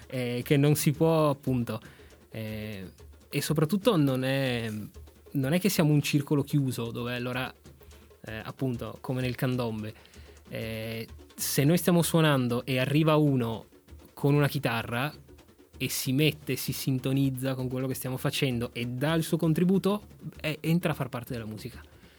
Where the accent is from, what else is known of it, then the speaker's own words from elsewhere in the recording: Peru; io che sono peruviano non ce l'ho